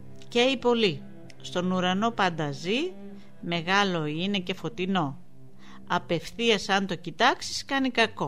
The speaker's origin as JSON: {"language": "Greek", "town": "Didymoteicho", "region": "Eastern Macedonia and Thrace", "country": "Greece", "tie": "born or raised there", "said": "το διδυμότυχο μου αρέσει περισσότερο γιατί είναι η πατρίδα μου."}